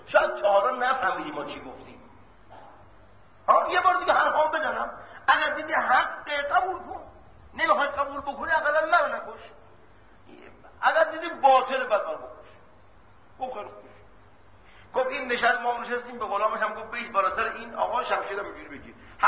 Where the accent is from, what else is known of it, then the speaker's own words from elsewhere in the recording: Mashhad, Razavi Khorasan, Iran; ولی چون ما از مشهد آمدیم و در مشهد رسممون اینه